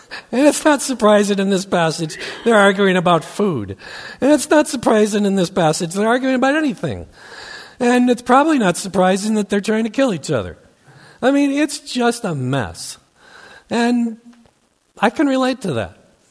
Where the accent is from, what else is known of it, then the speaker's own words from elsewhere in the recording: Minnesota, United States; The church I grew up in Minnesota was really dysfunctional. Still is.